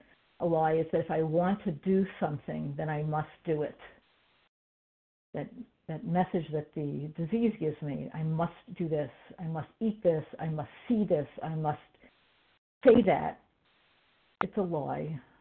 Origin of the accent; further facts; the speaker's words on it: Chicago, Illinois, United States; I'm from Chicago, and I'm coming back to vision meetings after a long time